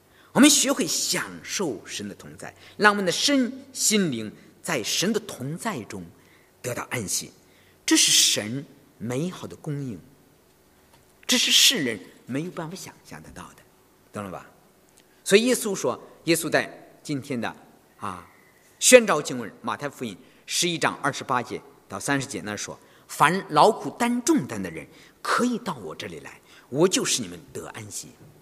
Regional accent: China; now in Sydney, Australia; 你知道我从大陆来，我们从大陆来的人很少有休息天，有星期天，有节假日。

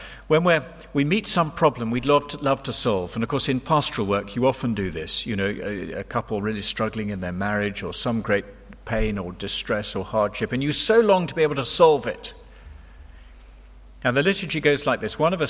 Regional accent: United Kingdom; I don't think this is just because I'm British.

